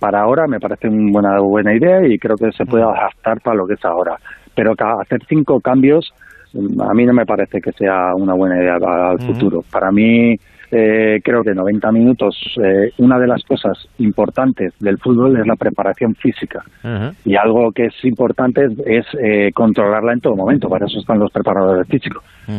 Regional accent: Santander, Cantabria, Spain; yo aprendí mucho cuando era niño de él en Santander

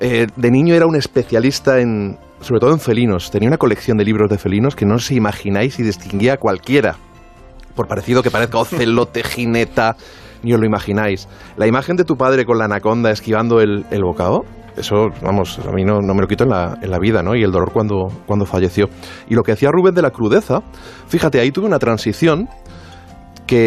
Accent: Ciudad Real, Castilla-La Mancha, Spain; yo soy de Ciudad Real, que es una zona de cazadores, y el pueblo de la rama de mi rama paterna, Villamayor de Calatrava, era un pueblo de cazadores

